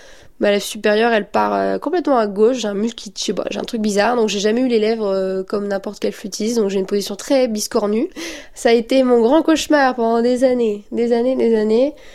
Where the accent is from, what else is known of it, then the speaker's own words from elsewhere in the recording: Douai, Hauts-de-France, France; J'étais chez moi à Douai, donc chez mes parents.